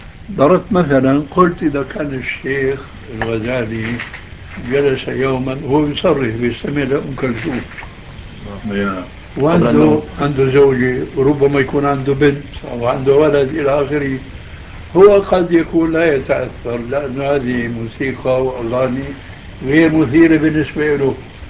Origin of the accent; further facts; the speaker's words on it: Damascus, Damascus Governorate, Syria; عندنا في دمشق